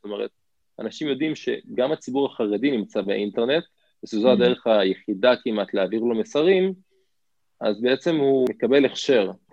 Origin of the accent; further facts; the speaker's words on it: Giv'at Ze'ev, Judea and Samaria Area, Israel; גדלתי בגבעת זאב להורים חוזרים מתשובה, אז התחנכתי במוסדות חרדים ליטאים.